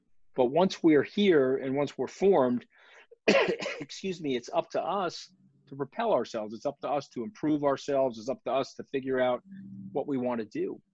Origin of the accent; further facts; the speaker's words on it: Port Washington, New York, United States; I grew up in Port Washington. I think the first thing about my story is a lot of luck involved. So Port Washington is a very rich neighborhood on the coast.